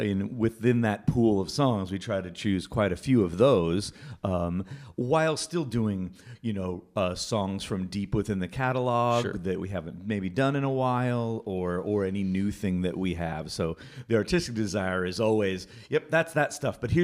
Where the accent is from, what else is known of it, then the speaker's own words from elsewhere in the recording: Cheyenne, Wyoming, United States; I grew up in Cheyenne, Wyoming.